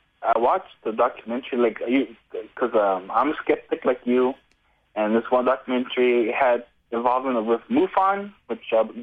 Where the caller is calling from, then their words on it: Dallas, Texas, United States; from Dallas, Texas.